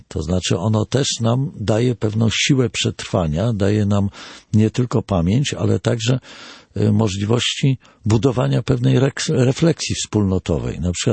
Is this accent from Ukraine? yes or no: yes; Ukraine; tak dużo, jak byśmy sobie chcieli, my Ukraińcy